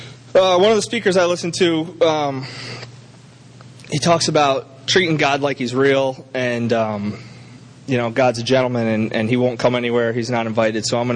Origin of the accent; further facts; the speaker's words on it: New Port Richey, Florida, United States; Okay, so I'm born and raised in Newport Richey.